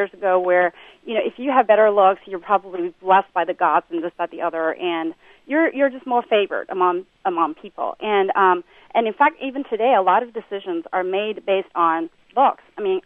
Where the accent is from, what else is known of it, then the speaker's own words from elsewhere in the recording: China; Hi, I'm from China, and I wanted to just say a few things.